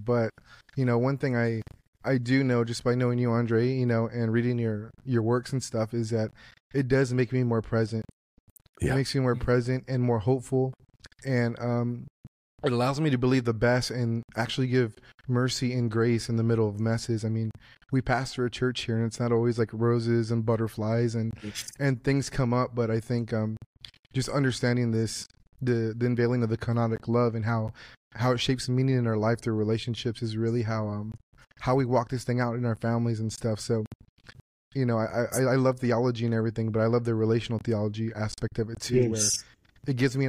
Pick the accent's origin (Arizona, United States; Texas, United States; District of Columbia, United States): Texas, United States; now in Omaha, United States; I still haven't found great tacos in Omaha. But I'm from South Texas, so.